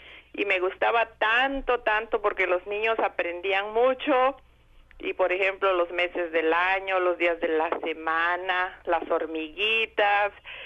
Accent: Mexico; moved away as an adult; now in United States; cuando yo vine de México a trabajar acá. En México soy maestra de educación primaria y vine acá a los Estados Unidos

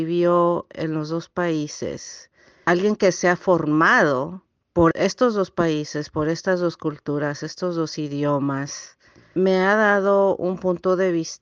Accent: Mexico; now in United States; siempre me ha hecho sentir que yo no, como mexicana, como hispanohablante, yo no tenía derecho de vivir aquí en este país.

